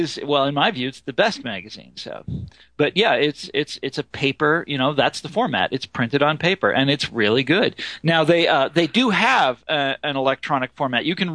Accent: Kansas, United States; I'm from Kansas, you know. We're polite.

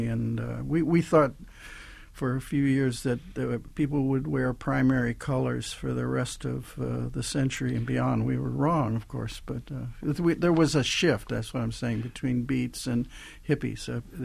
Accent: Midwest, United States; You know, I grew up in the Midwest, and I was taught by my parents to really give it all, give it everything you had.

